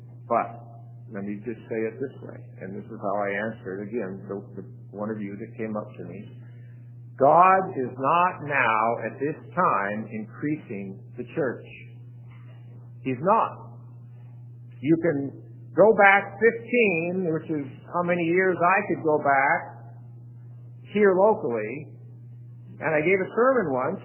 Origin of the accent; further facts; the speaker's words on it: Butte, Montana, United States; I grew up in Butte, Montana, where Berkeley Pit was the largest copper pit in the United States